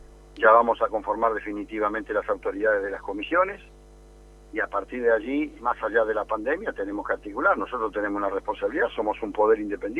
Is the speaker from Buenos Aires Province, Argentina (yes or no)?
yes; Buenos Aires Province, Argentina; now in La Plata, Argentina; soy un bonaerense acérrimo, hasta me molesta cuando me confunden con los porteños. No tengo nada con los porteños, pero soy un hombre nacido en la provincia, amo esta provincia